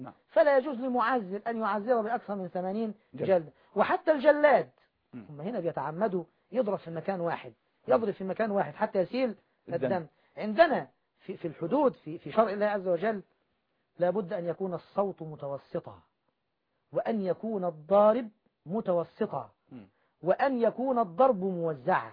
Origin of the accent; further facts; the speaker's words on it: Egypt; وفي حاجة عندنا في مصر يسموها يعني كحك عاشوراء أو طعام عاشوراء